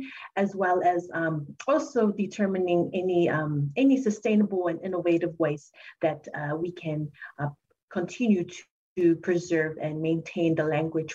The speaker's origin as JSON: {"language": "English", "country": "Niue", "tie": "born or raised there", "moved": "as an adult", "said": "Yes, of course, I come from the villages of La Kepa and Hakupu, and I was born and raised back in Niue for 18 years, and I've just moved here recently to do my studies"}